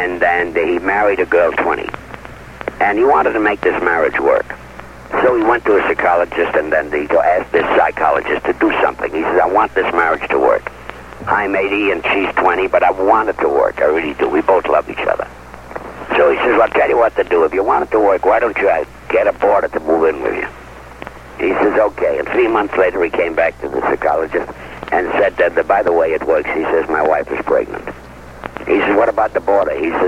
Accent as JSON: {"language": "English", "town": "Beverly Hills", "region": "California", "country": "United States", "said": "I'm from Beverly Hills, California."}